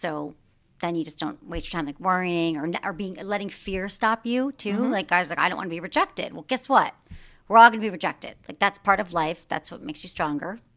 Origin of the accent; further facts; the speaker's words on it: Midwest, United States; I'm from the Midwest.